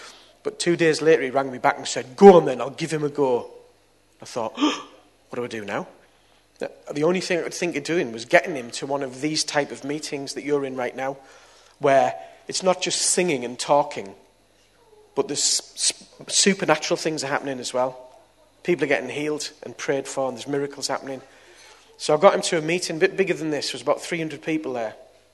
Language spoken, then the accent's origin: English; Middlesbrough, North East England, United Kingdom; I've been a Christian since I was 18. I was brought up round here, as you can hear from my accent. And a Teesside lad, Middlesbrough lad. And I became a Christian when I was 18.